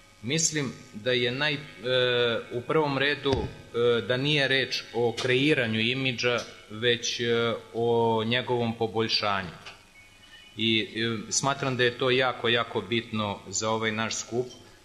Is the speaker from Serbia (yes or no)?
no; Romania; Serbian is a second language; Dolazim iz Rumunije, zemlje koja je možda jedan od najiskrenijih prijatelja Srbije